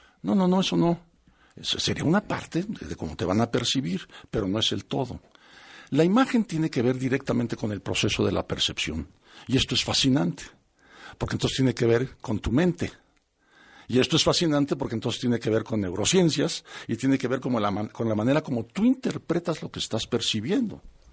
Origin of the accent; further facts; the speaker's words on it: Mexico; tengo el honor de decirte a ti como mexicana y yo también